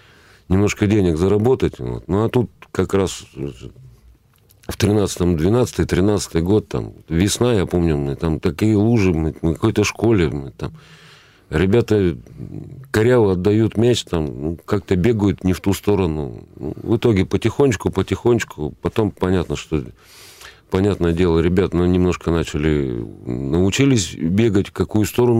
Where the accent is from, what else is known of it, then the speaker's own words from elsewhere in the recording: Perm, Perm Krai, Russia; Да, я пермяк.